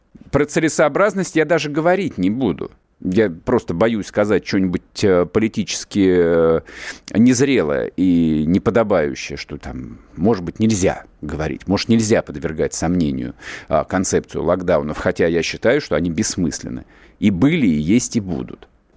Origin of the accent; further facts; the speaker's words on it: Moscow, Russia; И вот я москвич